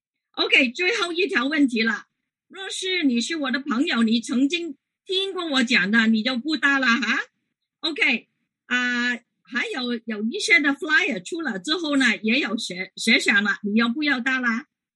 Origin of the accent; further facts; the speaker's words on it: Guangdong, China; Chinese is a second language; 我是广东人，所以我的国语应该不是很灵光，希望你们可以包容。